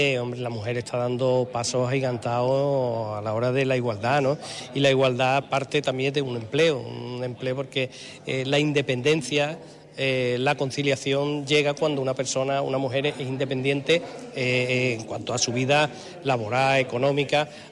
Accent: Calaña, Andalusia, Spain; Yo vengo de una zona, yo soy de Calaña, la zona minera

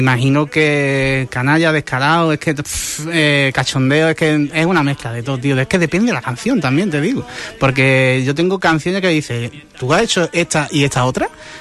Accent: Huelva, Andalusia, Spain; Yo soy de Huelva

